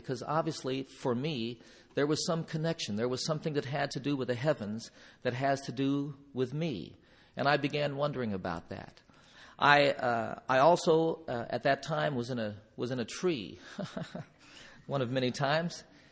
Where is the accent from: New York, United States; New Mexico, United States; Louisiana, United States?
New Mexico, United States; Roswell; born there; I'm an Air Force brat. I was born in Roswell, New Mexico. My father was raised on a small family farm in Oklahoma. And I lived in a lot of different places